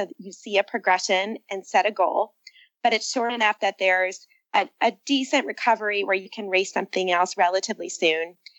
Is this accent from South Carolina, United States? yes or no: no; Columbus, Ohio, United States; moved away as an adult; now in Rockville, United States; I was born in Columbus, Ohio, where I also grew up until I went to college.